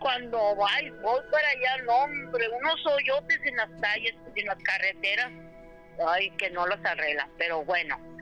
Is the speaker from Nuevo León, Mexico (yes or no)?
no; Mexicali, Baja California, Mexico; now in United States; Bueno, yo soy de Mexicali.